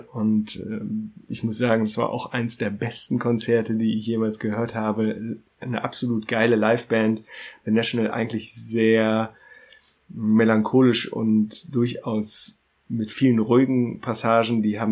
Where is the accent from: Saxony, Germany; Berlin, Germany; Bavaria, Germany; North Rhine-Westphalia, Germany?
North Rhine-Westphalia, Germany; Münster; ich bin als Münsteraner fahrradaffin.